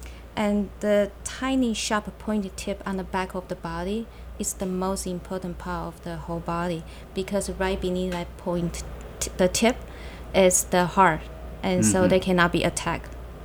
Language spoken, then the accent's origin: English; Taiwan; English is a second language; I'm from Taiwan, that everyone in Taiwan, every kid, everybody raises silkworm at least once in our lifetime